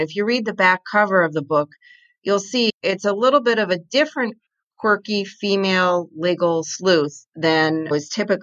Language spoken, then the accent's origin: English; Pennsylvania, United States; she wrote like a historical book about the area where I grew up in Pennsylvania.